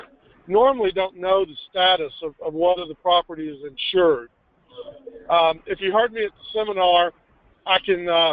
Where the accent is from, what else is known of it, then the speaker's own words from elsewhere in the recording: Texas, United States; I hope everybody can understand that my accent is not transplanted New Jersey. I am actually a native Texan.